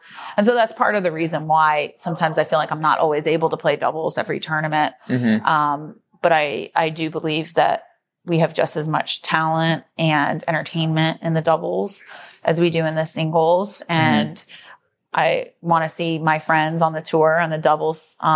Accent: Miami, Florida, United States; Miami is my home state too.

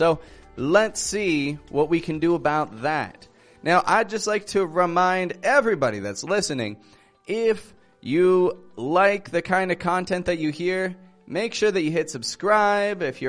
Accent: Toronto, Ontario, Canada; I'm from Toronto, Canada.

